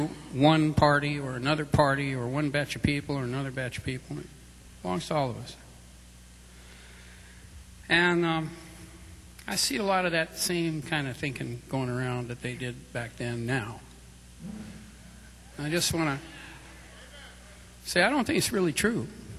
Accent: United States; Well, truth be known, my family's been here a long time, and I'm an American. I'm proud of it.

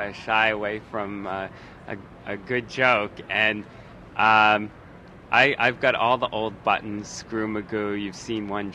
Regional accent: Boston, Massachusetts, United States; I'm from Boston. I guess that's the way we are.

